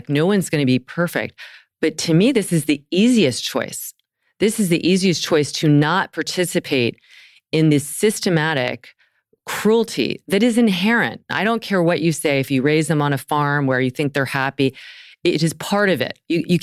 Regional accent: the South, United States; I grew up eating meat. I grew up in the South. We had meat at every single meal.

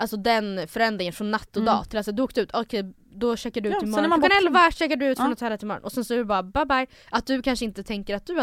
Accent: Stockholm, Stockholm County, Sweden; born there; jag är född i Stockholm men att pappa kommer ovanifrån.

